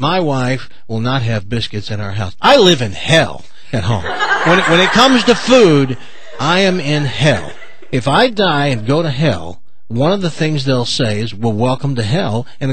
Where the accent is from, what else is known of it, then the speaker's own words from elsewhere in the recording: the South, United States; And I am from the South, and I have been in places and watched old guys sitting around.